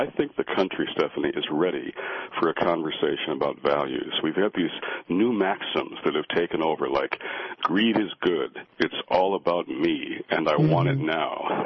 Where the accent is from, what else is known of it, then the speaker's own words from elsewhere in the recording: Detroit, Michigan, United States; My hometown, and 30% unemployment, probably about 50 in reality.